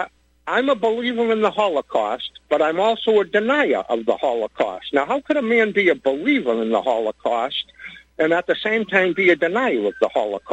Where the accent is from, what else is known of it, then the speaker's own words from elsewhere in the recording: Boston, Massachusetts, United States; accent: Boston; I say R with my Boston accent